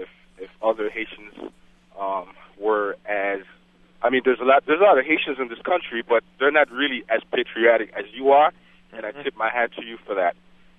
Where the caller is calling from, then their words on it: Cleveland, Ohio, United States; I'm calling from Cleveland.